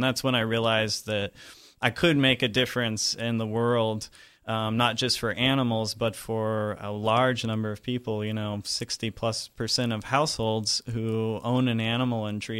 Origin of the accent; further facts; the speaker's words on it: Riverview, Florida, United States; Growing up in Riverview, I'd never been to the county shelter, and out in the country, people didn't really call animal control